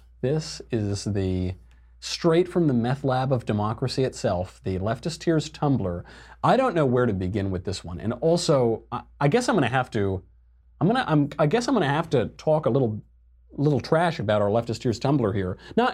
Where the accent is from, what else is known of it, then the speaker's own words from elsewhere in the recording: Arizona, United States; my home state of Arizona